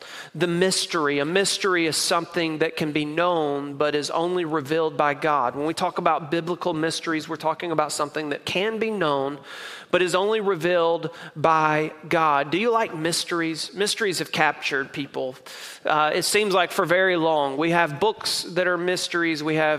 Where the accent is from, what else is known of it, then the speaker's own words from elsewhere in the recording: Mississippi, United States; He's from my home state of Mississippi.